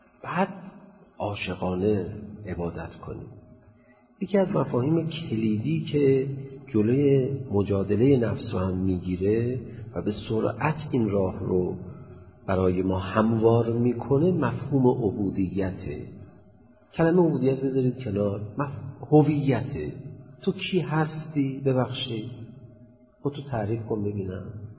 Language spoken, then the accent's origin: Persian; Iran; هویت ملی هم که ما ایرانی هستیم، هویت دینی هم که ما مسلمان هستیم.